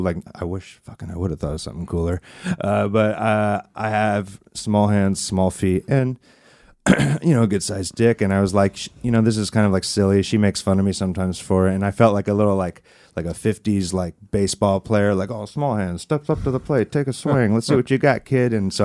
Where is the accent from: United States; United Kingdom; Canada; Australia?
United States; San Diego, California; growing up in San Diego, I had some friends, and we were in like a hip-hop group.